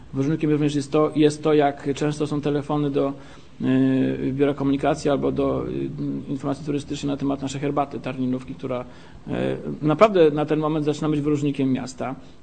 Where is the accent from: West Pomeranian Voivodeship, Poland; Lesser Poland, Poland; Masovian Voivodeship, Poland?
Lesser Poland, Poland; Tarnów; duma z tego, że jestem tarnowianinem